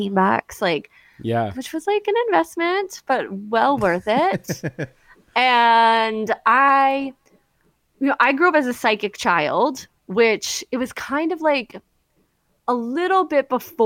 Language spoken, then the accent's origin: English; New Jersey, United States; I grew up on the Jersey Shore.